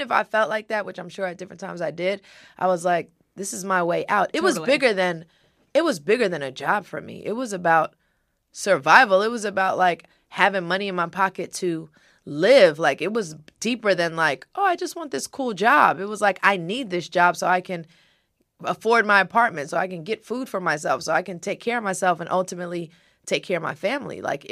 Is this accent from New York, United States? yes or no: yes; Brooklyn, New York, United States; also born or lived in Atlanta; The thing about it is like when I lived in New York, I was born and raised in Brooklyn. But during this radio time, I was in Atlanta. My mom had moved us to Atlanta.